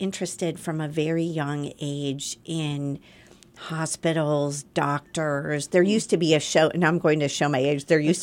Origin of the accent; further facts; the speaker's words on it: Chicago, Illinois, United States; my parents were from Southern Illinois, and we lived in the Chicago area, which compared to where they grew up was the big city and exciting.